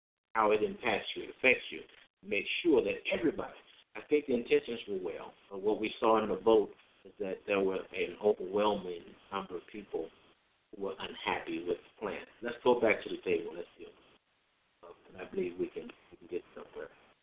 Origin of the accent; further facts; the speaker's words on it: Chicago, Illinois, United States; So I'm from Chicago originally, right? And so that was a vastly different environment.